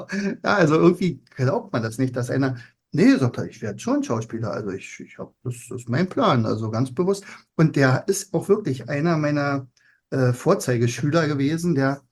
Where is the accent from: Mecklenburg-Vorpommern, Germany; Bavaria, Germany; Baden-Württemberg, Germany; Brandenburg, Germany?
Brandenburg, Germany; Wir sind nämlich beide aus Brandenburg.